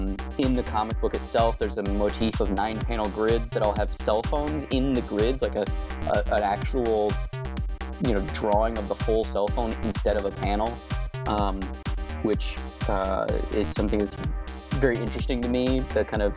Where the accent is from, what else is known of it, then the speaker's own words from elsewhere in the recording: Arizona, United States; A lot of people have kind of brought up the fact that Becca is from Arizona and I am from Arizona.